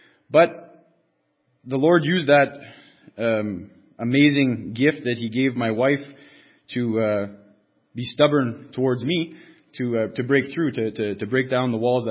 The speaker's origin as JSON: {"language": "English", "town": "Valgania", "region": "Ontario", "country": "Canada", "said": "I come from Valgania, Ontario. I attend the chapel in Iroquois Falls."}